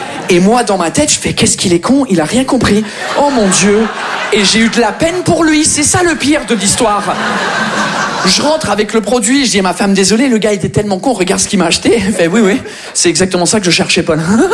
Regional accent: England, United Kingdom; French is a second language; now in France; je suis anglais. Ça fait 15 ans que je suis là, ça fait 15 ans que j'essaye de maîtriser votre langue. Presque, je la maîtrise presque à 100%. Mon problème, c'est que j'ai maîtrisé l'accent, mais pas la grammaire.

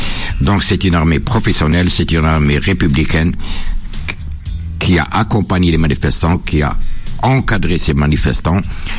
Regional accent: Sidi Bel Abbès, Sidi Bel Abbès Province, Algeria; je me suis lancé dans la création d'un journal à Sidi Belabès, c'est-à-dire dans ma ville natale.

